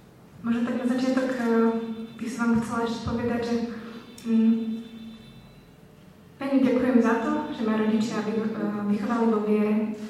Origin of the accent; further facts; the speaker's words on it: Levoča, Prešov Region, Slovakia; born or raised there; now in Košice, Slovakia